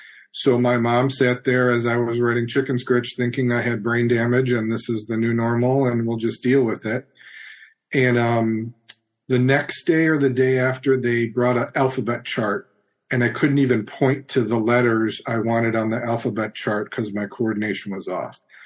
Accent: Chicago, Illinois, United States; So I come from a law enforcement family, and I'm from Chicago.

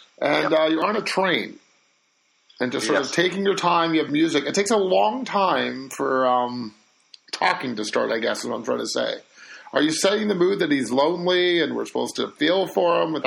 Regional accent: Canada; I found as a Canadian

